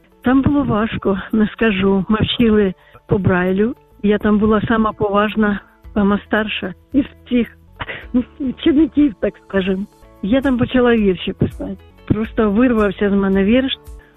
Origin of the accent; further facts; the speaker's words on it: Enerhodar, Zaporizhzhia Oblast, Ukraine; now in Zviahel, Ukraine; я живу у Звягілі, взагалі я з Енергодару.